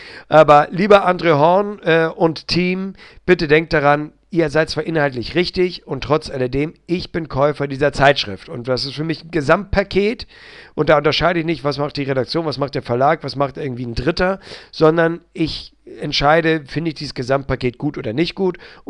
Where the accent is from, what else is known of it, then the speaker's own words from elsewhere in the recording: Hamburg, Germany; ich komme aus der Stadt des Kiezes, ich komme aus Hamburg, ich glaube, ich bin nicht prüde.